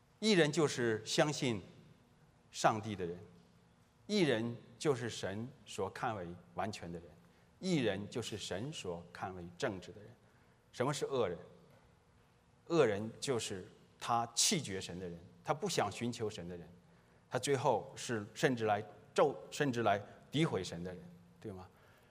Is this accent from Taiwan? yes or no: no; China; 我们想的约，中国人我不知道啊，我作为中国人